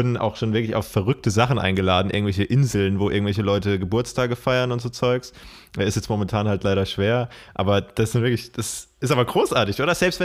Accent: Karlsruhe, Baden-Württemberg, Germany; Ich komme aus Karlsruhe, also ist man innerhalb von 10 Minuten in Frankreich.

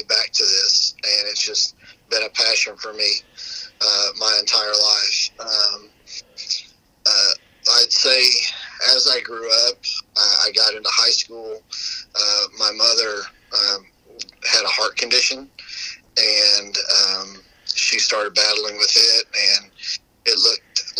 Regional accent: Perry, Oklahoma, United States; born there; I was born here in Oklahoma, in Perry, America.

